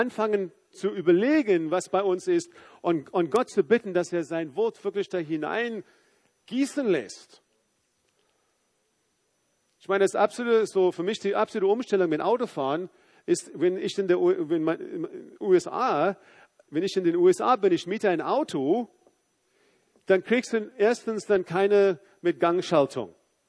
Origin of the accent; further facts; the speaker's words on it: South Africa; now in Dresden, Germany; Südafrika. Ja, natürlich, ja. Wo ich herkomme.